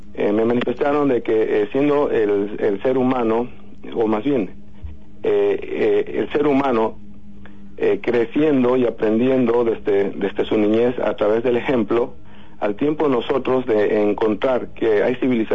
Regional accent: Bolivia; also born or lived in Tacna, Peru; Soy boliviano

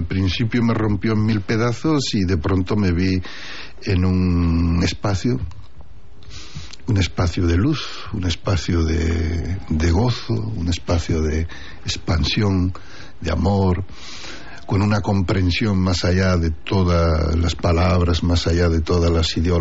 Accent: Utrera, Andalusia, Spain; born there; Nací en Utrera, el pueblo de las Soleares … hijo de jornaleros andaluces

